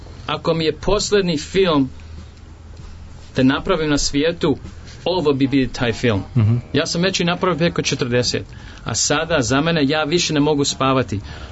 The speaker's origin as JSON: {"language": "Serbian", "region": "New York", "country": "United States", "tie": "born or raised there", "said": "počeo sam rođen i odrastao u New Yorku i sam u Hollywoodu već"}